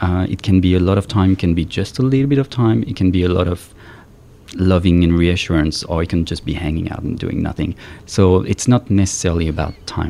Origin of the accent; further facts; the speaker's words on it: France; I'm from France, so we went to France last summer